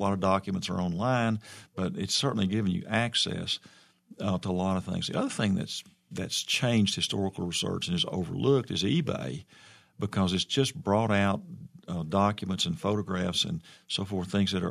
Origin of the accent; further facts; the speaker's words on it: Arkansas, United States; Oh, I'm born and raised in Arkansas. I get mad at the state about half the time and the way we do, but it's my home, and I would never leave here, I don't think.